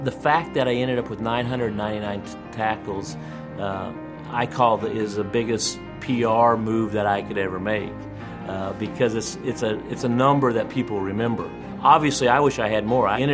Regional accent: Satanta, Kansas, United States; I was born in Satanta, Kansas, very small town, out Oklahoma, Colorado border. Where I grew up, we'd have to move away from the windows because the wind would be blowing so hard.

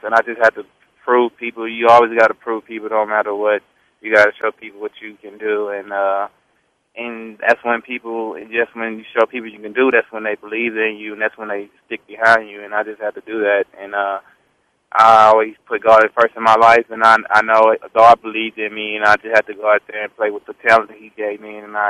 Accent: Texas, United States; I knew what I was capable of doing, and people from my hometown and from Texas knew what I was capable of doing.

